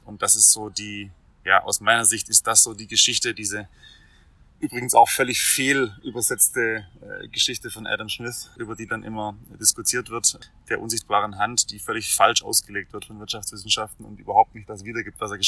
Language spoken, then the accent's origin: German; Swabia, Germany; ich bin ja Schwabe